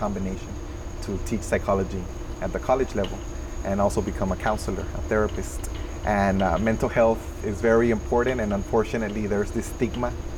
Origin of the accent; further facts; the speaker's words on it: Roma, Texas, United States; I'm from Starr County, from Roma.